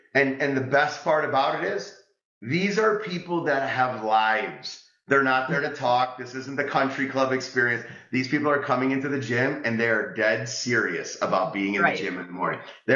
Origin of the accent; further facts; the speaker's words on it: Italy; now in United States; Like you go to pasta in Italy, I'm from Italy, Italian.